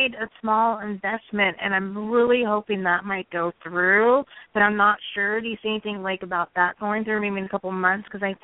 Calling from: Hawaii, United States; from Hawaii.

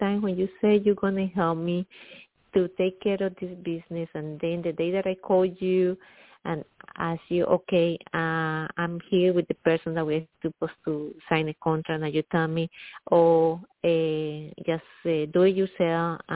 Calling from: Middletown, New York, United States; I'm calling from, I'm calling from upstate New York, Middletown.

